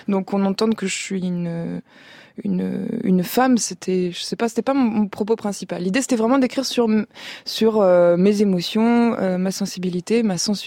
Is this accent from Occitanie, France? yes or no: no; Marseille, Provence-Alpes-Côte d'Azur, France; now in Paris, France; je me sens pas du tout parisienne, par exemple. Après, c'est vrai que là, c'est compliqué parce que quand je suis à Paris, Marseille me manque